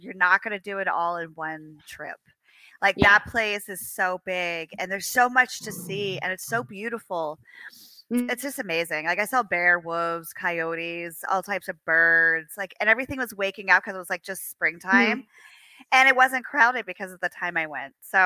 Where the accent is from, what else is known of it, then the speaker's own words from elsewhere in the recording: Pennsylvania, United States; I grew up in Pennsylvania. You know, the Appalachian Trail was like my backyard.